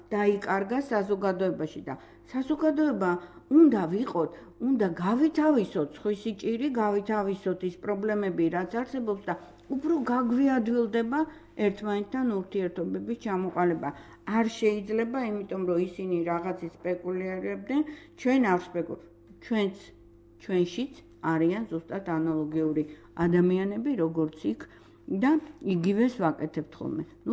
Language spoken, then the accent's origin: Georgian; Tbilisi, Georgia; მთაწმინდაზე გავიზარდე, ჩვენ იტალიურ ეზოში ვცხოვრობდით და ამ იტალიურ ეზოში სხვადასხვა ეროვნების ადამიანები იყო